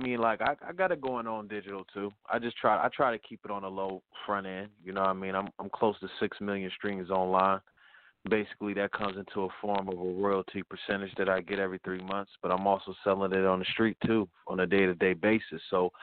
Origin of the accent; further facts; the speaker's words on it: Erie, Pennsylvania, United States; I'm from Erie, Pennsylvania, you know, small city in Pennsylvania.